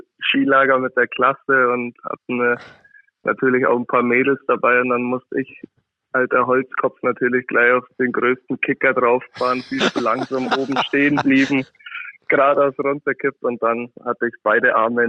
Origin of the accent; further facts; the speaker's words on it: Füssen, Bavaria, Germany; also born or lived in Munich; Ich bin in München geboren, habe aber ansonsten mit der Stadt München gar nicht so viel am Hut